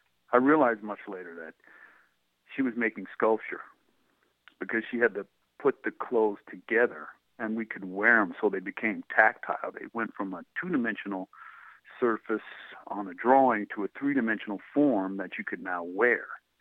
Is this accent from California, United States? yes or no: yes; San Jose, California, United States; I was raised in San Jose, California, and that's basically where my creative inspiration started.